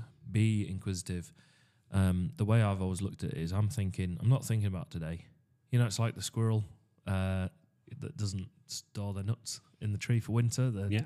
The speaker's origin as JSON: {"language": "English", "town": "Darlington", "region": "North East England", "country": "United Kingdom", "said": "oh, yeah, I am from Darlington. This is what we do."}